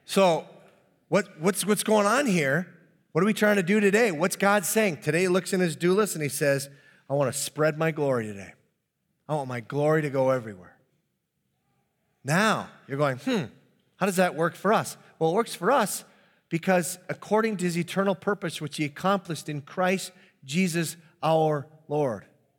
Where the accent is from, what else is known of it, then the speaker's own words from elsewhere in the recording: Minnesota, United States; Partly because I'm from the Iron Range, it's the only way we can do it.